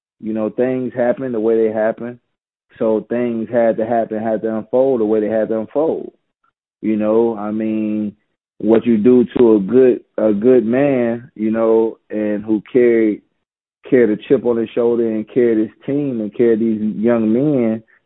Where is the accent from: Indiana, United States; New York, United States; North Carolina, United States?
North Carolina, United States; Gastonia; and I'm from Gastonia. So it's a connection there.